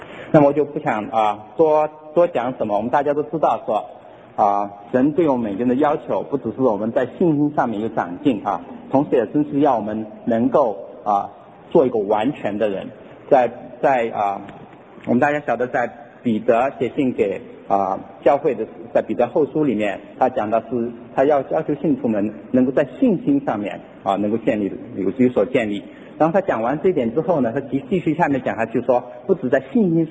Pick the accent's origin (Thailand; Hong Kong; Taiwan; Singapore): Taiwan; moved away as an adult; now in Kingston, United States; 我从台湾来，我现在在那个